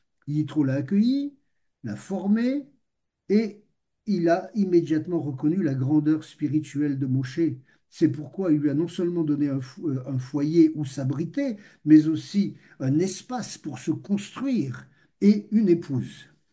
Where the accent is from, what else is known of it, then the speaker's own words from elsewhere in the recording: Annaba, Annaba Province, Algeria; On marchait côte à côte à Beaune, en Algérie, ma ville natale